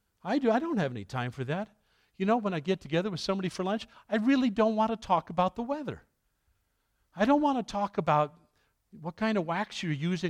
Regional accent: New York City, New York, United States; when I grew up a kid in Catholic circles in New York City, when they used to do Latin masses, we were taught all kinds of prayer.

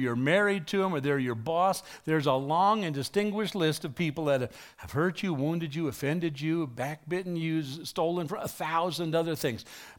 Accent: New York City, New York, United States; I grew up in New York getting rolled daily for my milk money in the hallways of PS1, public school 1 in New York City.

